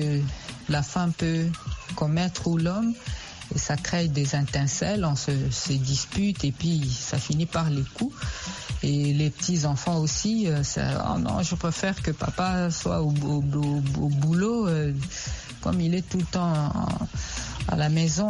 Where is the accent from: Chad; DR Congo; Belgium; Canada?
DR Congo; ici chez nous, en Afrique, particulièrement en RDC, j'ai pas beaucoup appris ça.